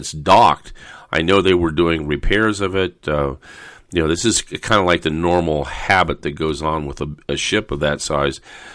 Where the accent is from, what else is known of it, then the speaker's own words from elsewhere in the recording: El Toro, California, United States; I grew up around El Toro Marine Base in Southern California, and of course, jets and aircraft